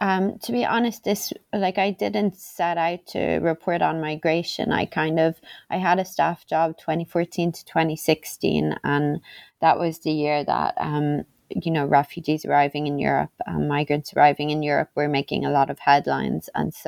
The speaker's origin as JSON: {"language": "English", "country": "Ireland", "said": "So like you said … I'm an Irish journalist."}